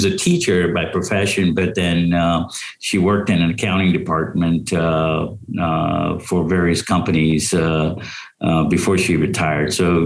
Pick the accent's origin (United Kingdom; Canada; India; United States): India; I talked a lot about growing up in India in a joint family, my grandparents, uncles, aunts, and cousins.